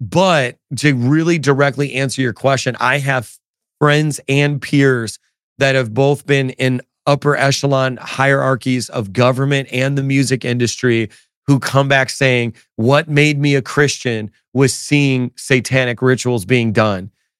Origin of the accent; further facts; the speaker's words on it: Chicago, Illinois, United States; because I'm originally from Chicago area. So I'm like an old school, like 90s era Bulls fan.